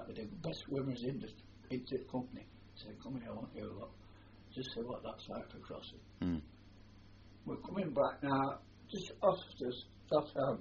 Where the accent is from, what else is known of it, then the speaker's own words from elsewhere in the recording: Blackpool, North West England, United Kingdom; because we come from Blackpool.